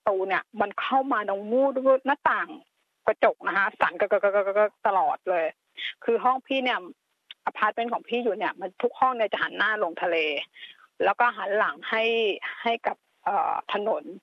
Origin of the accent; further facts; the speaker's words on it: Bangkok, Thailand; ด้วยความที่พี่เป็นคนกรุงเทพไม่เคยเจอพายุแรงๆ